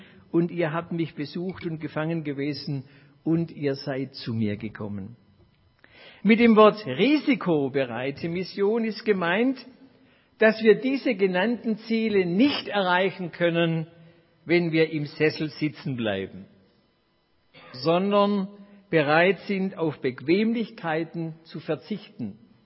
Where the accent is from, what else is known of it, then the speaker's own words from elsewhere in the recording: Baden-Württemberg, Germany; So sagt man wenigstens in Baden-Württemberg, wo ich herkomme.